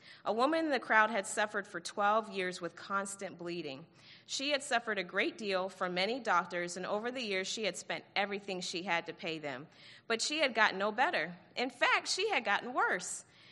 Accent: Roswell, Georgia, United States; I was raised right here in Roswell, in Alpharetta. I went to Milton High School.

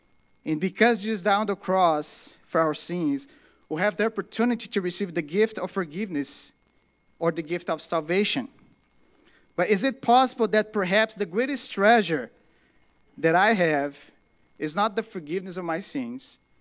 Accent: Brazil; first language Portuguese; English is a second language; to go back to Brazil and not to pursue my own interest, but I want to tell the story of the cross in my native language.

